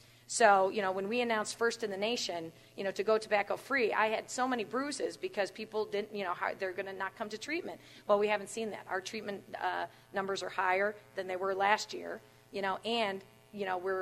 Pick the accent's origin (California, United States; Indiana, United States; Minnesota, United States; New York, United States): New York, United States; I'm from Chemung County, by the way, so I love the twang when I come from Buffalo.